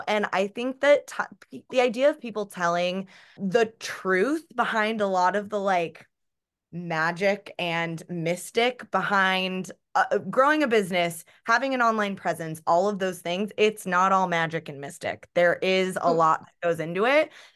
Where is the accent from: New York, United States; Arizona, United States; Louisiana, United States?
Arizona, United States; Tucson; I grew up in Arizona. I grew up in Tucson. I went to the University of Arizona.